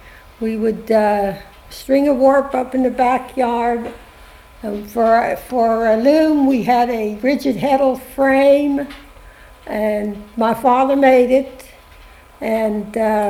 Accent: Reevesville, West Virginia, United States; also born or lived in Pennsylvania; I was born in Pennsylvania. Then we moved to West Virginia around the Fairmont area. And the first community that we lived in was Reevesville. That's near Fairmont.

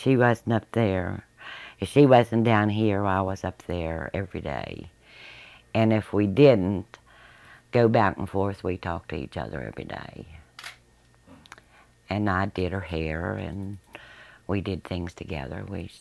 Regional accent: United States; I was raised on Shaver's Mountain.

